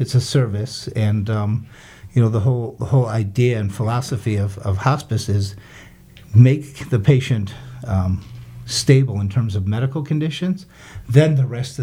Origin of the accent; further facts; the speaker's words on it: Detroit, Michigan, United States; So I grew up in Detroit, Michigan, and like a lot of people in Detroit, I was in the automotive field, mechanic